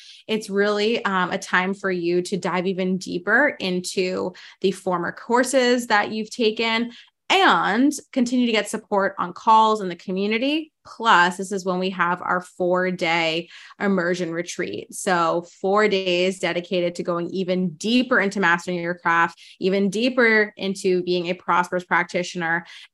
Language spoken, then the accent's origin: English; New Orleans, Louisiana, United States; accent: Southern; New Orleans and sometimes I slip into Southern accents. So if y'all want to, yeah, I won't go into my Southern accent right now.